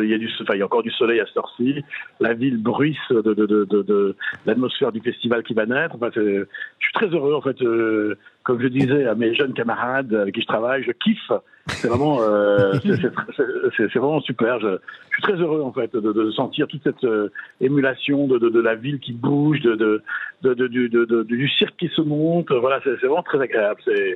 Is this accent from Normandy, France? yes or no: no; Brittany, France; on est un peu tribal, les bretons.